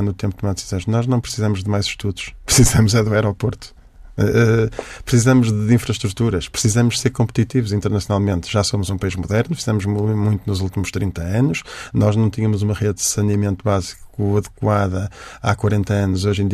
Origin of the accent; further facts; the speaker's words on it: Portugal; Eu isso incomoda-me como português, confesso.